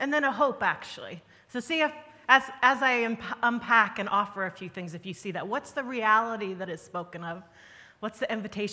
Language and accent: English; United States; So, those who know me and those who are hearing me know I'm American. I don't hide that well. I grew up in the States